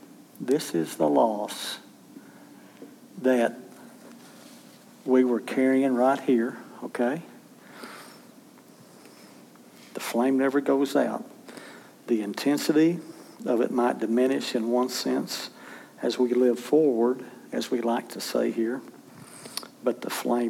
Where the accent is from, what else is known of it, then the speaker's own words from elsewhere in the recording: Oklahoma, United States; Again, I'm from Oklahoma, and they only required me to take art up through the seventh grade, okay?